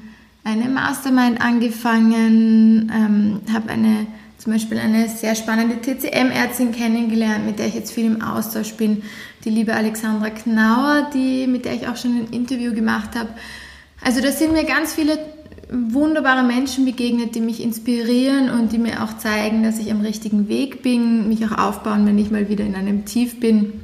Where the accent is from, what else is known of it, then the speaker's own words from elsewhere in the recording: Vienna, Austria; als Wienerin zu unterschreiben, dass man jetzt wirklich also Niederösterreicherin ist